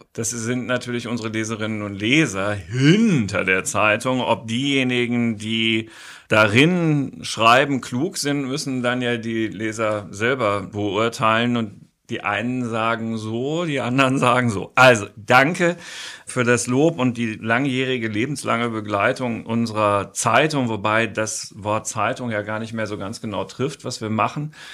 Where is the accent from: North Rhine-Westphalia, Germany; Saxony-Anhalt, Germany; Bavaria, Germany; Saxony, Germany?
North Rhine-Westphalia, Germany; Dortmund; in Dortmund, meiner Heimatstadt, ich bin kein Frankfurter, ich komme, hast du auch gesagt, Ruhrgebiet, Dortmund